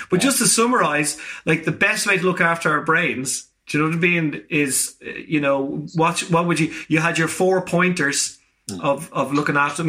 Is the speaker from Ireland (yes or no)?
yes; Ireland; But and as Irish people, I mean, Irish people especially, I'm not saying the rest of the world is any, but we are very sociable people as Irish people.